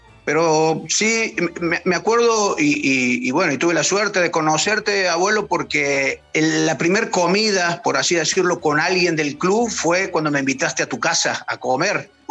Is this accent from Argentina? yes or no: yes; Córdoba, Argentina; accent: Cordobés